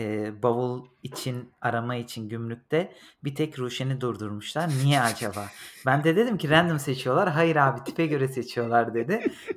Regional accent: Sweden; Ben kendi memleketime döndüm. İsveç diye adlandırdığım memlekete.

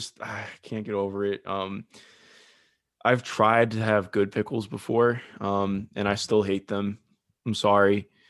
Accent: Ohio, United States; I am from Ohio.

